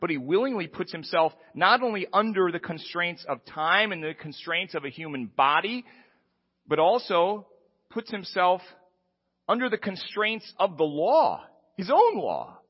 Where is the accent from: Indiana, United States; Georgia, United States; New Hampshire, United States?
Indiana, United States; Fort Wayne; I grew up in Fort Wayne. I didn't speak French in Fort Wayne.